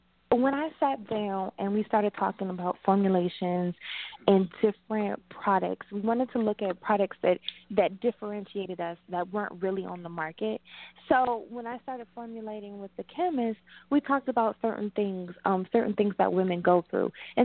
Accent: Washington, District of Columbia, United States; Because I grew up in Washington, D.C., And a lot of times we were raised that you went and worked for the government

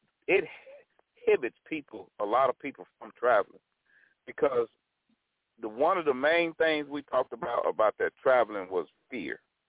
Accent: Arkansas, United States; Arkansas.

